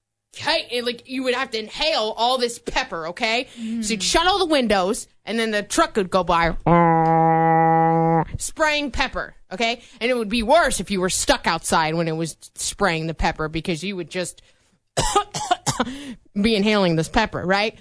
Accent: Vinton, Iowa, United States; But growing up in Vinton, there would be this loud truck that would go around town

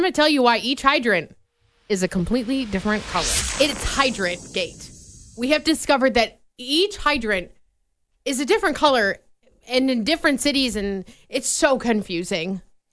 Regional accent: Vinton, Iowa, United States; I know in my hometown we have a Riverside Park in Vinton.

